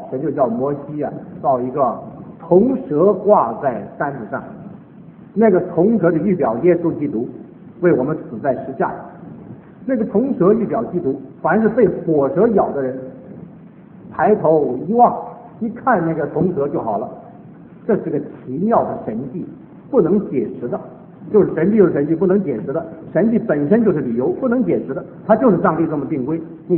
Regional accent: China; 我常常讲，我们中国人得天独厚，中国的基督徒是得天独厚

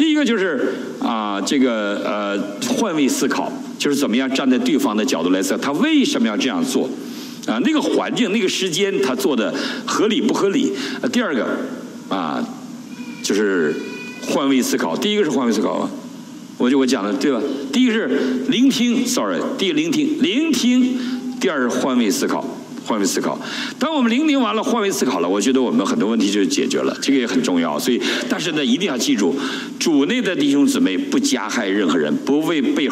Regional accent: Northeast China, China

